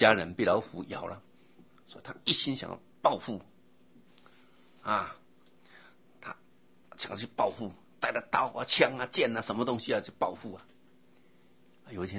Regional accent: China; 他不是我们中国人啊，他被人家啊来到我们中国边境啊

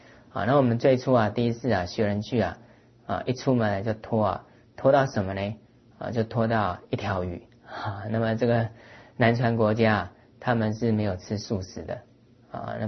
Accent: Taiwan; 他晓得我们是台湾来的啊

